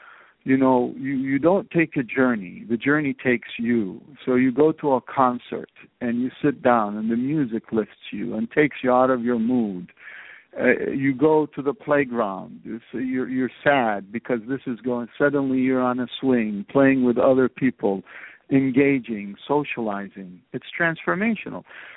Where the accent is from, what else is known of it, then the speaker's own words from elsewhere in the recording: Iraq; English is a second language; we had a refugee issue when I was growing up in Iraq.